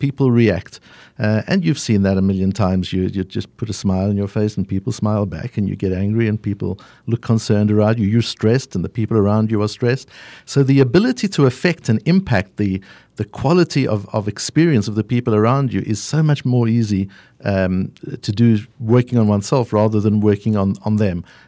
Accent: South Africa; moved away as an adult; now in United States; I grew up in South Africa and studied around the world, but only emigrated to the United States in 1997 when we brought the consulting business over here at that time.

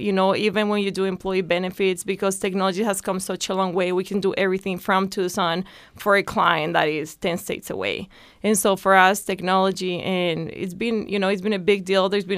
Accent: Colombia; Yeah, so I came from Colombia. I played golf at the University of Arizona.

